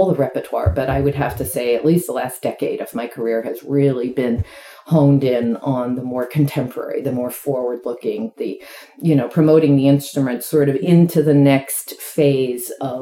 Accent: Norman, Oklahoma, United States; I grew up in Norman, Oklahoma, and I played the piano from pretty much earliest memory.

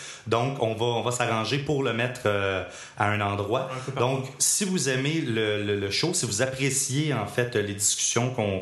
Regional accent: Montreal, Quebec, Canada; Ils savent qu'on vient de Montréal.

